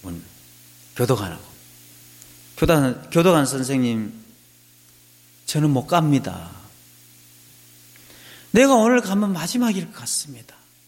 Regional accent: Sinan, South Jeolla, South Korea; 전라남도 신안군에 저희 고향인데 전라남도 신안군에서 배를 타고 목포까지 나오면 1시간 걸려요

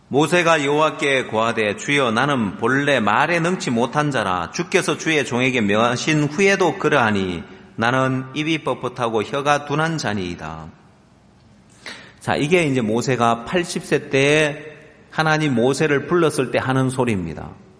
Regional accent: Ulsan, South Korea; 전 고향이 울산이라서 울산에 한 번씩 가면은

